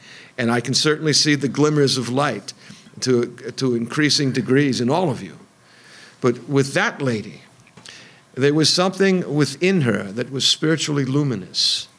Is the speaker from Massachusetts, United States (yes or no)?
yes; Boston, Massachusetts, United States; now in Philadelphia, United States; I said, well, I'm originally from Boston, sir. I'm now in the Philadelphia area.